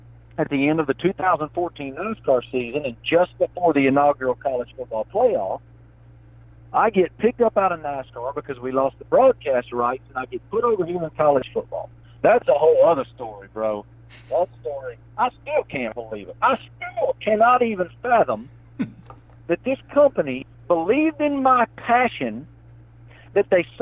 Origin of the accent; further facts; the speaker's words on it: Harrisburg, Virginia, United States; I'm from Harrisburg, man. I am from Appalachia. And my buddies actually pick, my buddies back home pick on me because they think I've gotten a little bit too corporate. And then my accent has gotten a little too city-fied.